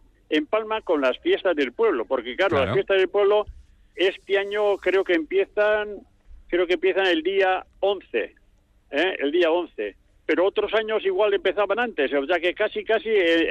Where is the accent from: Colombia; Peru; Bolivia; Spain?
Spain; Zaratamo, Basque Country; now in Galdakao, Spain; yo soy de Zaratamo y vivo en Galdácano. Pero soy de Zaratamo, sí.